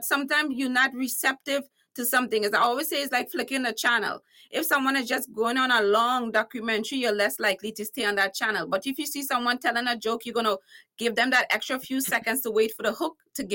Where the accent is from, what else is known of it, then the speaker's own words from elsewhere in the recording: Trinidad & Tobago; now in United States; Yeah, so now I'm fully American and Trinidadian. I mixed it up.